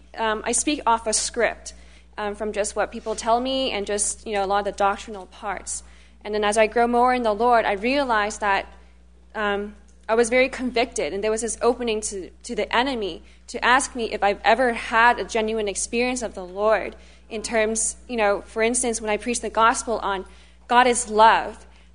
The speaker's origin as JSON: {"language": "English", "town": "Toronto", "region": "Ontario", "country": "Canada", "said": "I'm from Toronto."}